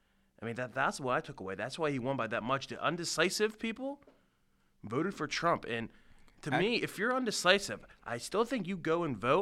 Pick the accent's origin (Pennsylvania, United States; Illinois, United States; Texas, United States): Pennsylvania, United States; Pittsburgh; Yeah, I'm from the Pittsburgh area.